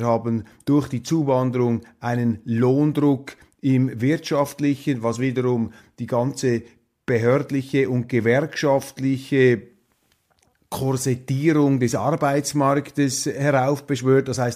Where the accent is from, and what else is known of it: Switzerland